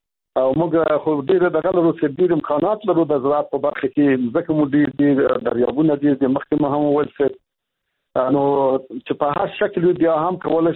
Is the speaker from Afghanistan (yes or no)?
yes; Afghanistan; زه خو په دې هېواد کې لوی شوی یم صاحب، د ژوند مې په افغانستان کې تیر کړی دی صاحب.